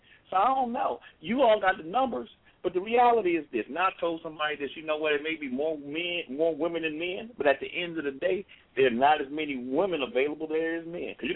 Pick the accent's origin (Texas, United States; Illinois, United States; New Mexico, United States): Texas, United States; Houston; from Houston, Texas